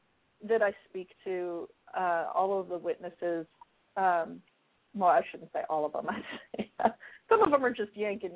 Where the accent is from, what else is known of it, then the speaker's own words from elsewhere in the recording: California, United States; I grew up north of San Francisco. I grew up in Northern California.